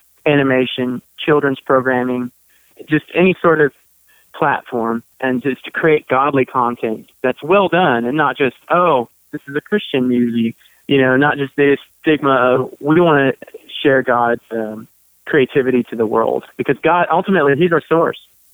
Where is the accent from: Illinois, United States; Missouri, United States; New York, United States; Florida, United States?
Florida, United States; born there; And it's a kind of a place I was born. I was born in Central Florida. My family's from Central Florida